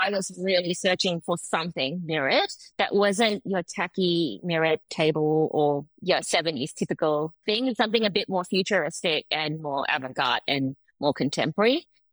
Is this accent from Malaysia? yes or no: yes; Malaysia; Growing up in Malaysia, but even though I was like an 80s child there, I was born in the 70s.